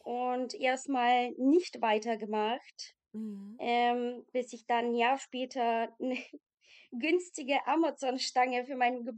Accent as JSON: {"language": "German", "country": "Bulgaria", "second_language": "German", "moved": "as an adult", "lives_now": "Germany", "said": "das war in Bulgarien, ich komme aus Bulgarien."}